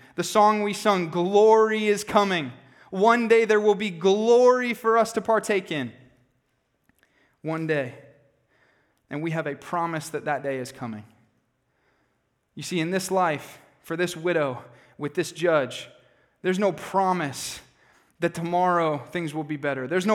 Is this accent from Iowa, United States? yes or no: yes; Des Moines, Iowa, United States; Here's the reality, guys. I'm from Des Moines. I don't know Cedar Rapids.